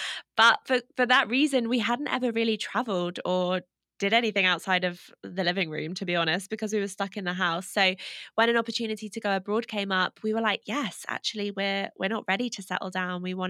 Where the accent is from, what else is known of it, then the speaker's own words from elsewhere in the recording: United Kingdom; now in United States; So they love that we're British, which definitely helps.